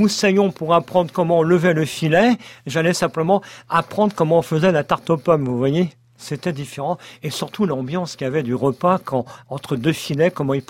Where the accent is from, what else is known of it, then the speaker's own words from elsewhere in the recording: Brittany, France; Si, parce que je suis breton.